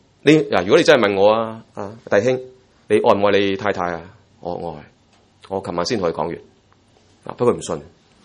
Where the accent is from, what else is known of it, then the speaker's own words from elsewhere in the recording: Guangdong, China; accent: Cantonese; 即是我们广东话叫怎么说